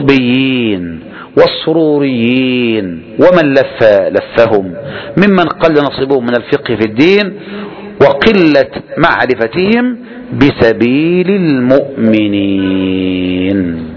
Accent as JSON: {"language": "Arabic", "country": "Saudi Arabia", "said": "في بلادنا المملكة العربية السعودية"}